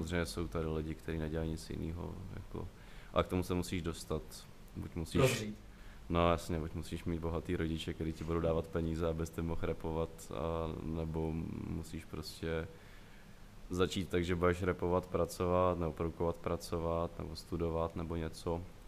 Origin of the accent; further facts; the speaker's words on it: Kladno, Central Bohemian Region, Czechia; also born or lived in Prague; já jsem se narodil v Praze. Půlku života jsem vyrůstal na Kladně, druhou půlku života jsem jako na vesnici vedle Kladna bydlel s rodičema a teďka druhým rokem bydlím v Praze.